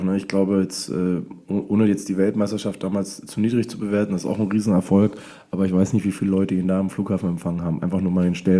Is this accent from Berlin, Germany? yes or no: yes; Berlin, Germany; born there; ich bin 40 Jahre alt, in Berlin geboren